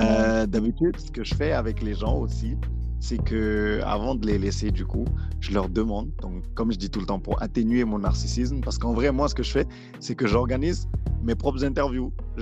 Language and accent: French; Senegal; first language Wolof; French is a second language; je ne peux pas écrire dans ma langue locale, dans ma langue maternelle, le fond, tu vois